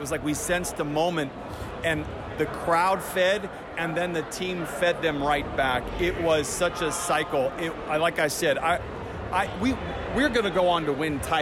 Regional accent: West Des Moines, Iowa, United States; So I legitimately have a plane flight to a Midwest town where I grew up in West Des Moines, Iowa for the 24th.

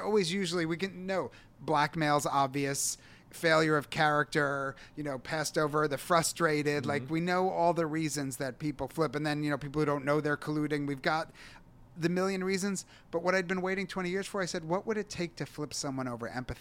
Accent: United States; moved away as an adult; now in Israel; he was Australian, you know, I'm American, but this idea that like, you know, maybe he got more Zionist Israel and I got more biblical Israel, but we'd both moved there.

